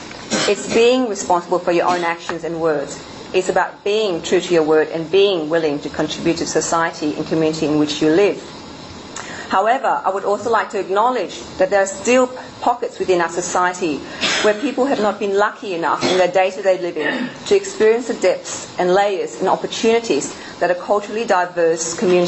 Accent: Australia; But for me, the operative word is being an Australian.

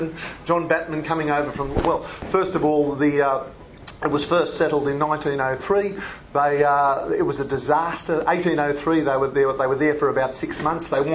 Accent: Australia; I wrote that as an Australian, I feel that I've got Eureka in the marrow of my bones.

